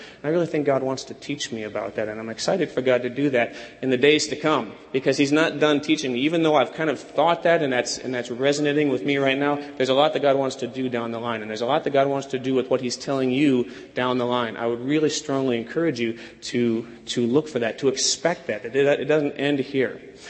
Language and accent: English; Wisconsin, United States; Yeah, I'm from Wisconsin, I admit it. It's a sickness that I can't shake.